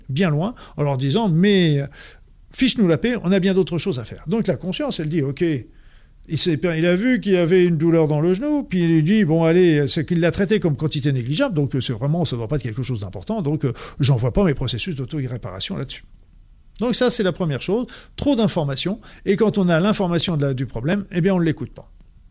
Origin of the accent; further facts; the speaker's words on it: Normandy, France; accent: Norman; je m'entends très bien avec l'accent québécois et je la trouve géniale parce que je retrouve mon accent normand